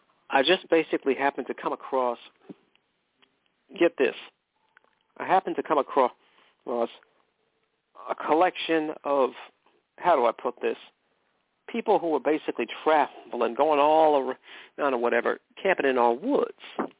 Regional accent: McKinleyville, California, United States; I'm from McKinleyville, California. McKinleyville. Horses have the right of way.

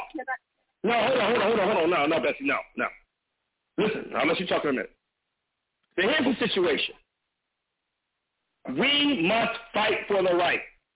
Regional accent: Los Angeles, California, United States; has been murdered back in my hometown of Los Angeles

